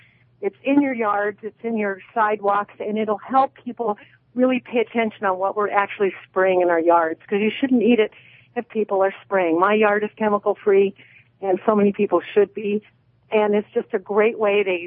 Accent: Midwest, United States; I'm from the Midwest, and anybody listening from the Midwest knows that stinging nettles is just getting all over our prairies

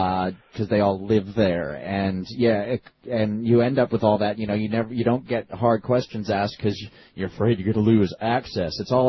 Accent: New Jersey, United States; as I grew up in Jersey, I feel like a New Yorker.

